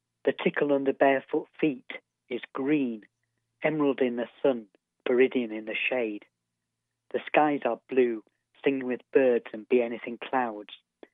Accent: Harrogate, Yorkshire and the Humber, United Kingdom; moved away as an adult; also born or lived in Swansea; now in Abergavenny, United Kingdom; I'm from Harrogate originally. I moved down to Swansea for university, and I've basically been South Wales based ever since. I mean, Abergavenny.

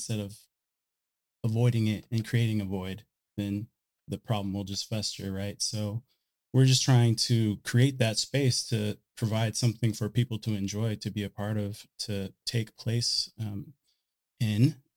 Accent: Austin, Texas, United States; Like, I'm from Austin, Texas. I can't imagine like buying a building in Texas

